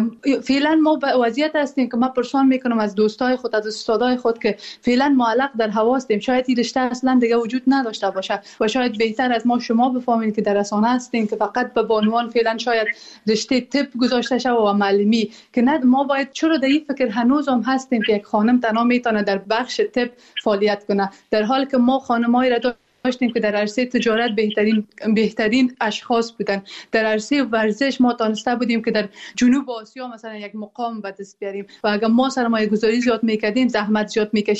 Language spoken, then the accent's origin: Persian; Afghanistan; مایی که در بیرون از افغانستان هستیم